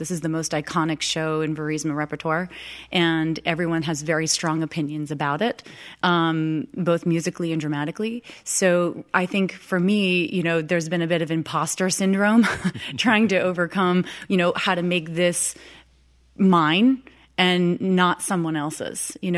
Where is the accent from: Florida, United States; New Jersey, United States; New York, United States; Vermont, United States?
Vermont, United States; Danby; My hometown is Danby, Vermont, so not too far away.